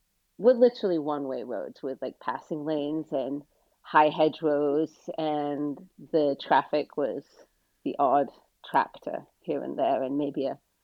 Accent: United Kingdom; now in United States; We frequently ride down the coast here in California, where I do live, though, as you noted, I am British.

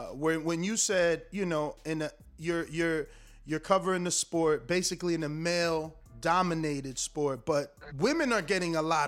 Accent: New Jersey, United States; where is Hollandale though? I'm from New Jersey, like I told you.

